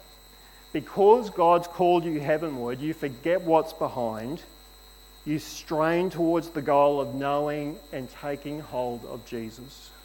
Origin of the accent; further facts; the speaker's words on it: Queensland, Australia; We're from Queensland.